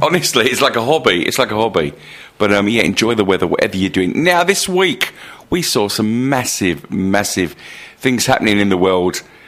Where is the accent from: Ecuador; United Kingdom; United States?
United Kingdom; You know, we're British, aren't we?